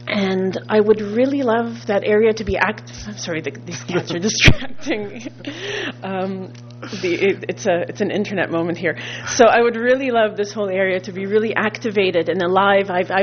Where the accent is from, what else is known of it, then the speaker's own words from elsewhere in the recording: San Francisco, California, United States; I'm also from San Francisco. I'm in Morro Bay every other weekend, I would say.